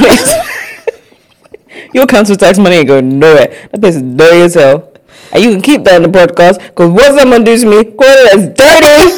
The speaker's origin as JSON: {"language": "English", "country": "Nigeria", "said": "I have these new Nigerian neighbors. I'm Nigerian, love them."}